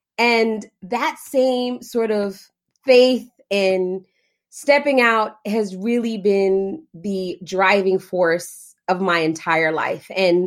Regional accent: Fort Worth, Texas, United States; I'm from Fort Worth, Texas. It's literally like 30 minutes away from Dallas. I'm pretty sure people know about Fort Worth. And I grew up with a single mom.

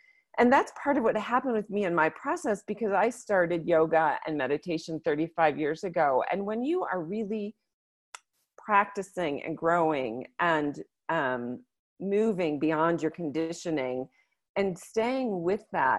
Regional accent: Minneapolis, Minnesota, United States; and I'm from Minneapolis.

